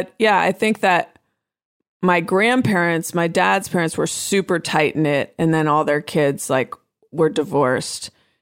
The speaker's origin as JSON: {"language": "English", "town": "Oakland", "region": "California", "country": "United States", "said": "I am from, I'm from Oakland. I'm from the Bay Area."}